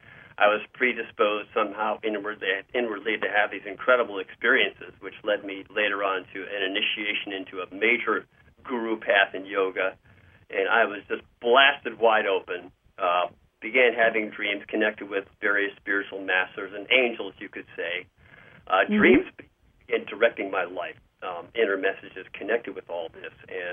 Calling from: Flourtown, Pennsylvania, United States; I'm calling in from Flourtown, Pennsylvania, just north of Philadelphia.

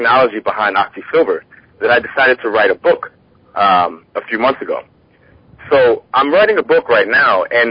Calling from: Atlanta, Georgia, United States; I'm calling from Atlanta, Georgia.

